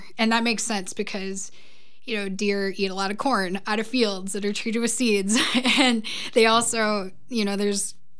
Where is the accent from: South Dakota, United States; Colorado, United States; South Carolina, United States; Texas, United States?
South Dakota, United States; Even growing up in South Dakota, I know it's South Dakota versus Wisconsin, but you couldn't drive anywhere without having a windshield just full of bugs.